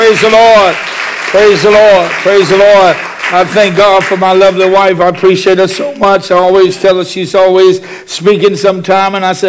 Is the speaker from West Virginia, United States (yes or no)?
yes; West Virginia, United States; And then I go back to my hometown in West Virginia.